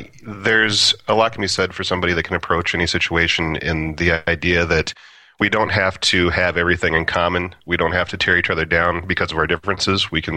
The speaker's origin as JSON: {"language": "English", "region": "Nebraska", "country": "United States", "tie": "born or raised there", "said": "But Nebraska will always be where home is."}